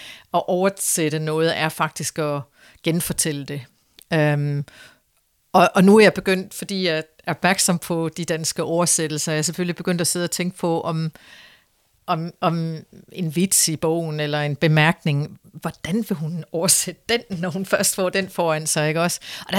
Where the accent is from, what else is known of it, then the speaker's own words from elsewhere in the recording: Copenhagen, Capital Region of Denmark, Denmark; moved away; Men jeg bor ikke i Danmark, så mit ærne har altid været at beskrive min hjemby for britterne og føre dem til København